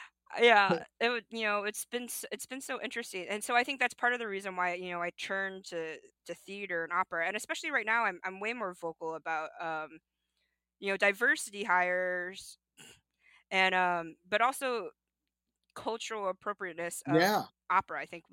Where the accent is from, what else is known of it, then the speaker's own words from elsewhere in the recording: Midwest, United States; I was raised in the Midwest.